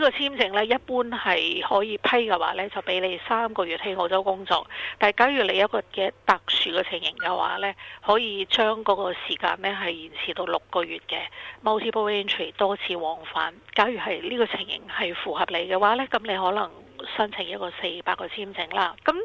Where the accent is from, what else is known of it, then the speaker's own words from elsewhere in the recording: Hong Kong; 我话我系香港人，我系一个有专业嘅人士啦，咁我想过去澳洲做嘢